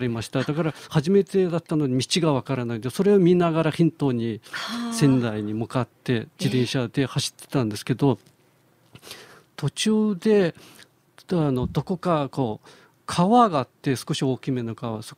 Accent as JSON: {"language": "Japanese", "region": "Xinjiang", "country": "China", "tie": "born or raised there", "said": "今私生まれ育った新疆ウイグル自治区シルクロードに暮らしてるんですね。"}